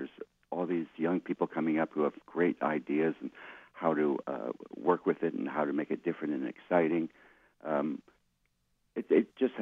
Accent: Vancouver, British Columbia, Canada; grew up together in Vancouver, so I've known him almost forever.

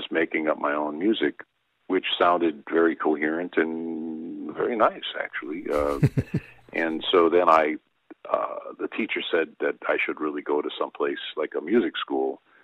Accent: New York City, New York, United States; I started playing piano when I was about 8.5 years old, growing up in New York City.

